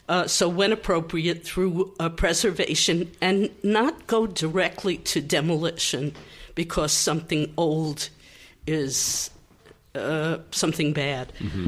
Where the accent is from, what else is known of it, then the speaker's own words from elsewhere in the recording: Brooklyn, New York, United States; Brooklyn.